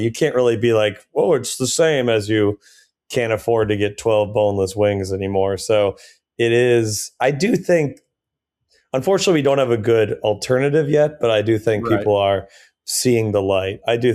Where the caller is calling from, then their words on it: Brooklyn, New York, United States; I live in Brooklyn. I'm from Brooklyn right now. Yeah. I'm zooming in from Bed-Stuy, Brooklyn.